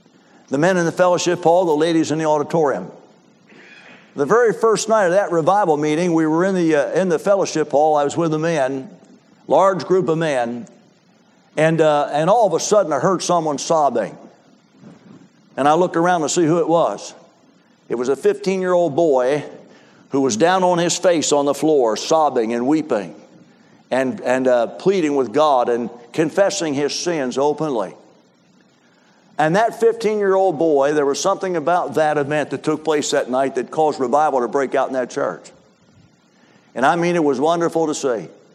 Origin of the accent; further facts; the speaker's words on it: Philadelphia, Pennsylvania, United States; I preach in an inner city church in my hometown, Philadelphia, in the worst section of the city, Fishtown.